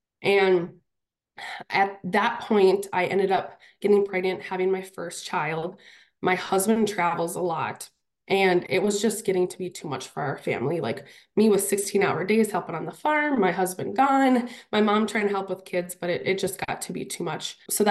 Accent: Holly, United States; I grew up in Holly, actually. So I'm back.

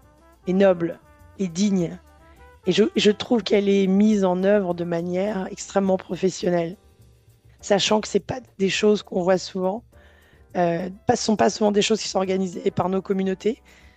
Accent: Gabon; Moi, je viens du Gabon

